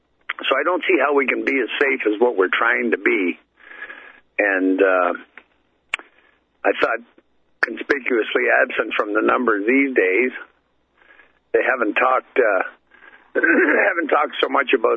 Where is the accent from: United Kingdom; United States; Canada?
Canada; I can tell you up here in Canada, I live in Canada, I'm Canadian. I'm just on the north shore of Lake Erie here, just half an hour from Buffalo, New York.